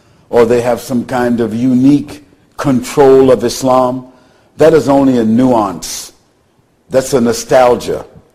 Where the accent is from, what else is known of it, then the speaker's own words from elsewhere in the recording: United States; And as an American, if I give you my passport, you'll see that I've been to 73 countries.